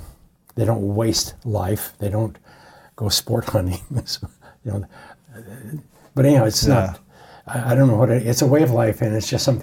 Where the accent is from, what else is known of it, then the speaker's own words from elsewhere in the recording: Montana, United States; you know, I grew up in Montana, up in the Priors, that would be the summer camp and so on.